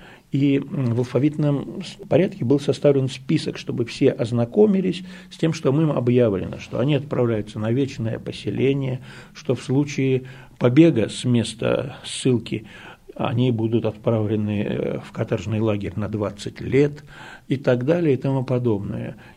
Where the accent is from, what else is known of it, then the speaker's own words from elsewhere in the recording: Akmola Region, Kazakhstan; born there; Это север Казахстана, вот это родина моя, я там родился в Кокчетавской области.